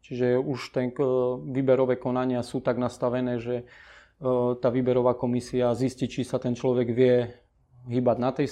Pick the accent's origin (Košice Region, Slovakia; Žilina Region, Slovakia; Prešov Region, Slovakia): Prešov Region, Slovakia; Dá sa povedať, že vyrastal som v tomto prostredí, Tatier. A nejak tak celý ten detský život, alebo ešte za mladá, som sa pohyboval v horskom prostredí, aj som vyrastal vo Vysokých Tatrách.